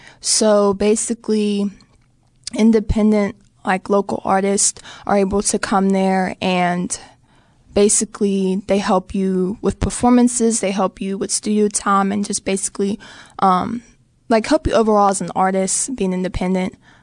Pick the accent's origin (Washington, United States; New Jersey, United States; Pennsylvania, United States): Pennsylvania, United States; Pittsburgh; I grew up in the Hill District.